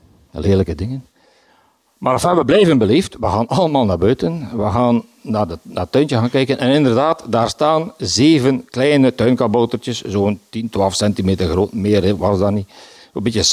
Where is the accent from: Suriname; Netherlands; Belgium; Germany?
Belgium; Bruges, West Flanders; Ik ben van Brugge. Ik woon in de Sint-Hubertuslaan.